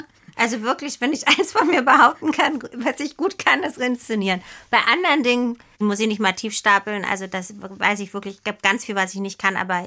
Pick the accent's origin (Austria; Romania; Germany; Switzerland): Germany; Stendal, Saxony-Anhalt; ich war mit 14 im Theaterjugendclub in meiner Heimatstadt Stendal in Sachsen-Anhalt